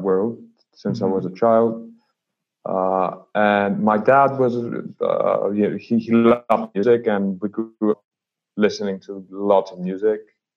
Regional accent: Athens, Attica, Greece; moved away as an adult; now in London, United Kingdom; Yeah, I was born in London. Yeah, but I moved to Greece like when I was one year old.

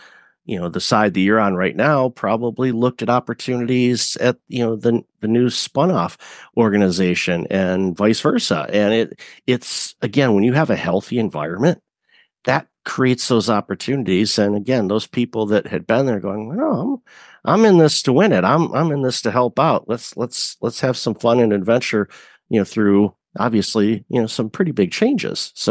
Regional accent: Detroit, Michigan, United States; I grew up in Detroit. My dad worked for Generous Motors and General Motors.

